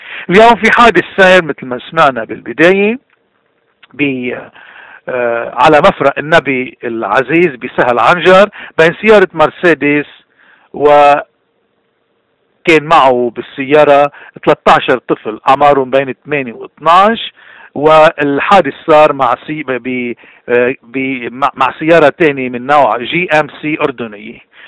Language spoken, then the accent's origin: Arabic; Lebanon; اليوم هيدي النائبة خاب أملها فينا كلبنانيين من بعد ما ساعدونا